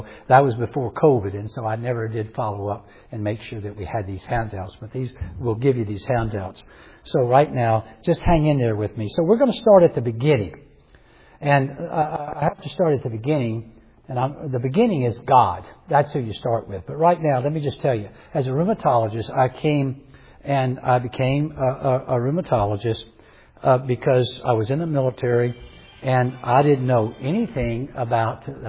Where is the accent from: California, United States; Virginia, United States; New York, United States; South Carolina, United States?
South Carolina, United States; hello from the United States. We're from South Carolina, so it's a little south of here